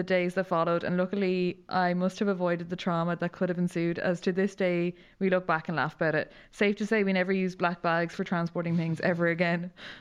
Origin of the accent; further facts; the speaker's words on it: Connacht, Ireland; I'm from Mayo, so that actually means true inconvenience, can't go anywhere, can barely walk outside the door.